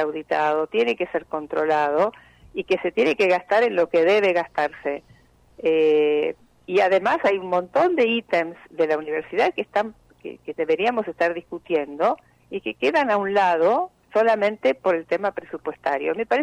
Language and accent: Spanish; Uruguay; also born or lived in United States; now in Argentina; Sí, soy ciudadana uruguaya, soy ciudadana argentina, viví en Estados Unidos.